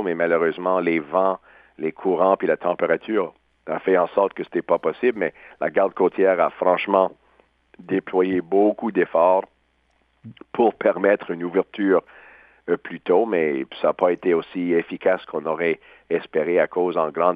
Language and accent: French; New Brunswick, Canada; Moi, je vois ça chez moi au Nouveau-Brunswick.